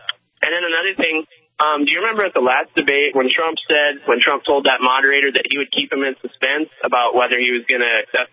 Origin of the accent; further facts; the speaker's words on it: South Dakota, United States; I'm from South Dakota. I told him I can't vote for him